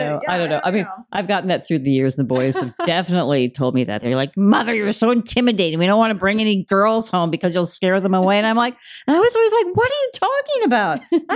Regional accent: Omaha, Nebraska, United States; moved away as an adult; I grew up in Omaha, Nebraska.

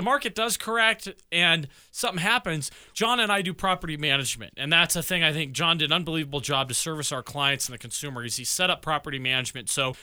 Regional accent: Nashville, Tennessee, United States; now in Colorado Springs, United States; I grew up in Nashville 20 years ago, and this starts to feel like Nashville and how big they've become.

